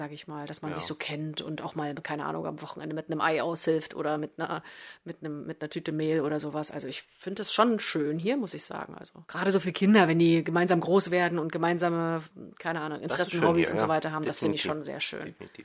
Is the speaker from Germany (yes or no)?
yes; Magdeburg, Saxony-Anhalt, Germany; ich komme ja auch aus Magdeburg, das ist halt auch eine riesige Stadt